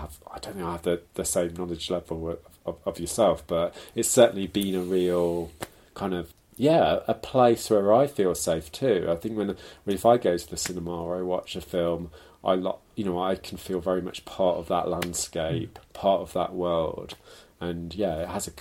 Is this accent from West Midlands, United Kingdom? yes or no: yes; Leamington Spa, West Midlands, United Kingdom; also born or lived in Birmingham / Bristol; So I grew up in Leamington Spa initially, which is in Warwickshire, and then my parents, when I was probably about 11, they moved to a comprehensive on the edge of Birmingham. So and then I lived in Bristol